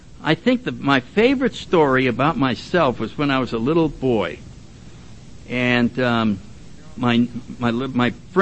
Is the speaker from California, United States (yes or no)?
no; Woodbridge, Connecticut, United States; if I go back to my hometown out in Woodbridge, Connecticut, and drive down that road, I always glance over.